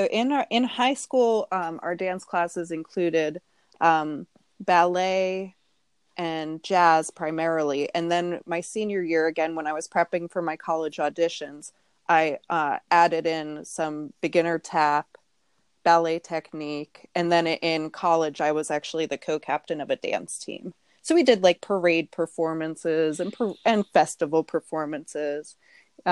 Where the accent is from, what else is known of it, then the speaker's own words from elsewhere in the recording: New York, United States; Rockland County. Rockland. So go across the Hudson River.